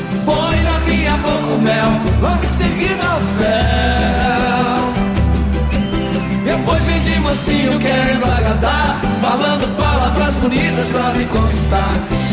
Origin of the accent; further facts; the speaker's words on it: Pará, Brazil; born there; now in Manaus, Brazil; Vem representar o nosso Pará. Eu que nasci lá, mas já moro em Manaus há muito tempo.